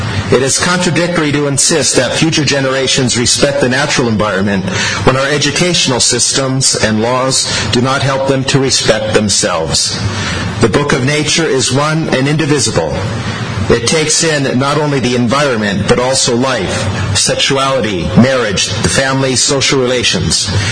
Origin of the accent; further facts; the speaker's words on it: San Diego, California, United States; I come from San Diego. I grew up in the city nestled between Los Angeles and Mexico, so these are realities that I have experienced firsthand.